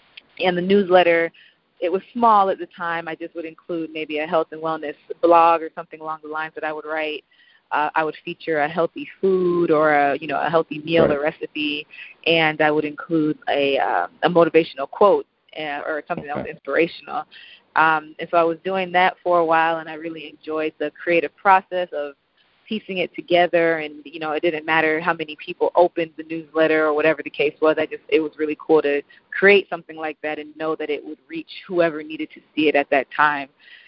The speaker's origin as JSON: {"language": "English", "region": "Florida", "country": "United States", "said": "So, yes, again … I am originally from South Florida. Attended Florida State University"}